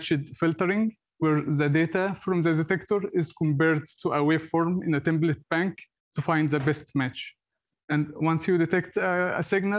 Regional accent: Egypt; English is a second language; I'm from Egypt, and I just finished my PhD from the University of Maryland and the Max Planck Institute.

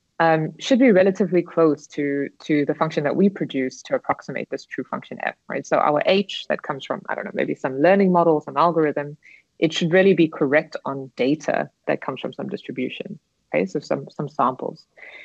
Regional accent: South Africa; sadly, as a South African, yeah, visa issues are always always very time consuming.

